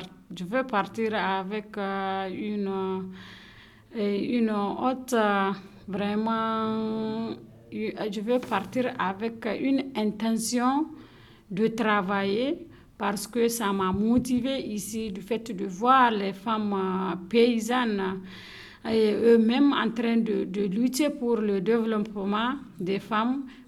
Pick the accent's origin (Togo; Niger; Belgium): Niger; Je viens du Niger